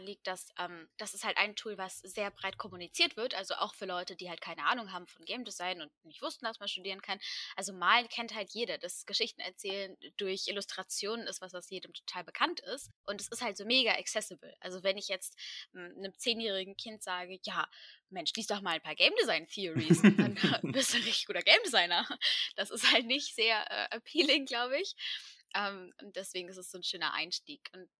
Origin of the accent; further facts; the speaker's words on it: Freiburg im Breisgau, Baden-Württemberg, Germany; weil ich komme aus Freiburg im Breisgau.